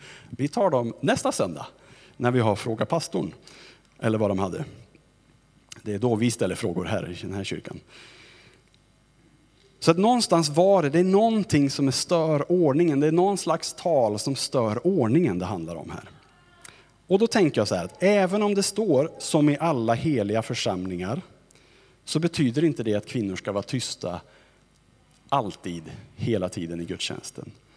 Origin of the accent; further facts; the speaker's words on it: Sweden; Ibland kan jag ju som svensk pastor önska att det var någon som störde ordningen lite mer.